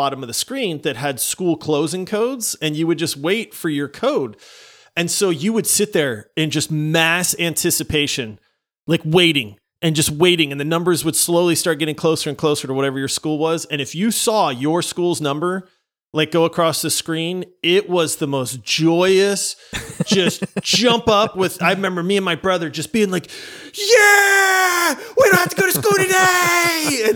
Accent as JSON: {"language": "English", "region": "Pennsylvania", "country": "United States", "tie": "born or raised there", "said": "Yes, I did, man. I grew up in Pennsylvania."}